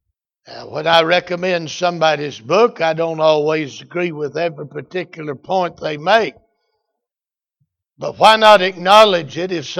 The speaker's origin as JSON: {"language": "English", "country": "United States", "said": "I'm still an American, and I'm grateful to be an American."}